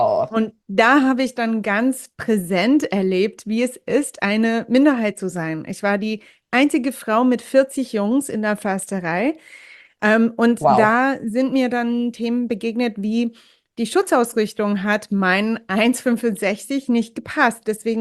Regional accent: New Jersey, United States; born or raised there; also born or lived in New Hampshire, United States

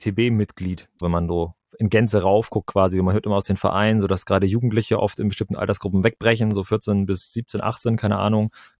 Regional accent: Kiel, Schleswig-Holstein, Germany; Ich komme hier aus dem Norden, ganz oben aus Kiel.

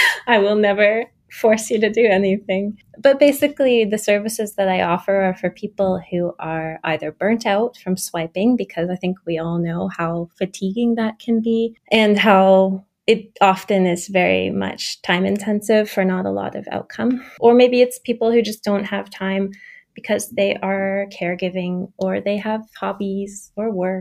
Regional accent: Canada; now in Berlin, Germany; I'm originally from Canada. I've been living in Berlin almost 20 years now.

